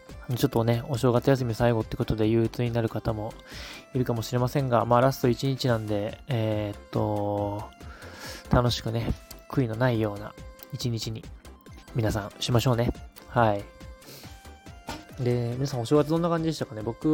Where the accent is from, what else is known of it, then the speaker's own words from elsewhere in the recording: Neyagawa, Osaka, Japan; 年始は私の地元寝屋川市、大阪の寝屋川市ってところなんですけど、